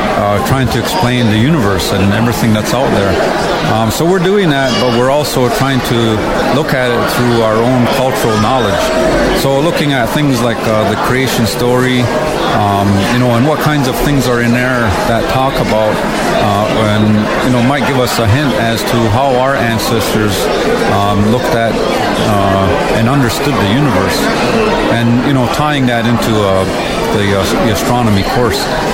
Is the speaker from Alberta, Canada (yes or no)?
no; Kahnawake, Quebec, Canada; moved away as an adult; now in Six Nations, Canada; I'm originally from Ganawage. Like, I grew up across the street from Joe. He was my neighbor when we were kids. And I only moved away when I was 21, so I moved to Six Nations. But in that time, I picked up a little bit of the Cayuga language.